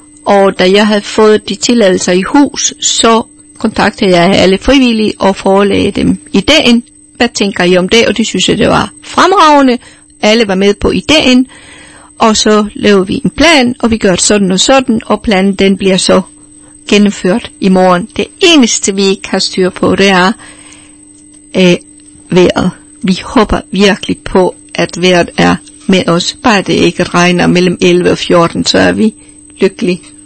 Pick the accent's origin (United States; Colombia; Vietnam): Colombia; Om det er noget kulturelt derfra, hvor jeg kommer fra, fra Colombia, ja, det kan godt være.